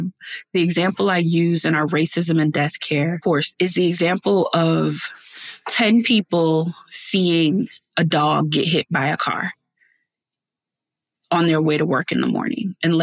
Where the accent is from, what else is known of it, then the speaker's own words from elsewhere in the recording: Beaufort, South Carolina, United States; So I am from a place called Beaufort, South Carolina